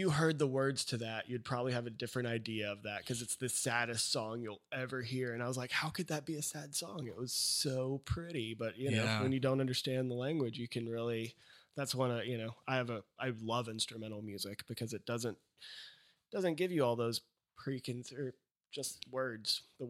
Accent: Texas, United States; Well, I mean, I grew up in Texas, and there's a lot of gangster rap down in Texas.

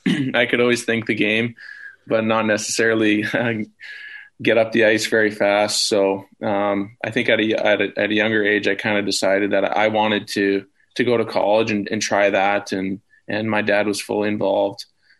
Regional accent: Edmonton, Alberta, Canada; And I picked Edmonton, not just because it was my hometown, but I thought it was a great opportunity for me to play right away, which was important for me.

